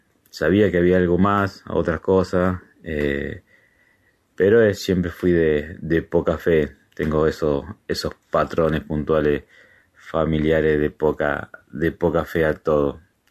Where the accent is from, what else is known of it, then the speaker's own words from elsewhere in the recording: Santa Fe, Argentina; yo soy de Santa Fe.